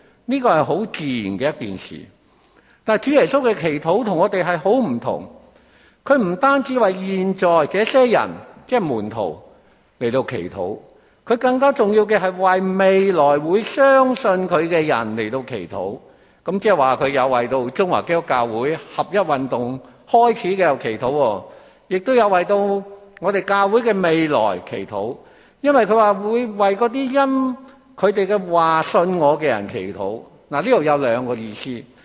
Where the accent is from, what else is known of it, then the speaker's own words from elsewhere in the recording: Chaozhou, Guangdong, China; 我是潮州人，那我加入呢潮人的同乡会